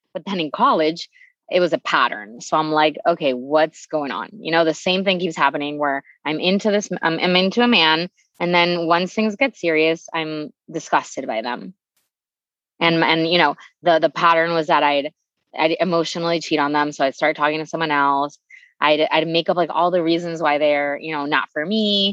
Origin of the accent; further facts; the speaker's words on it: Venezuela; So I am originally from Venezuela. I grew up in a very sheltered Jewish community.